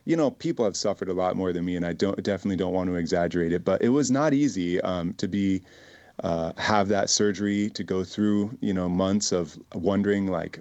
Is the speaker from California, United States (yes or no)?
yes; San Diego, California, United States; also born or lived in La Mesa; You know, I was born in La Mesa. I lived in San Diego for the first 12 years of my life. It would feel like coming home to me